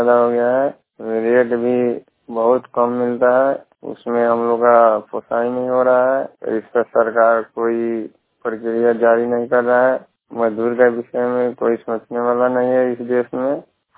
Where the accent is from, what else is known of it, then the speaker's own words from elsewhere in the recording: Muzaffarpur, Bihar, India; मैं जिला मुजफ्फरपुर बिहार का रहने वाला हूँ।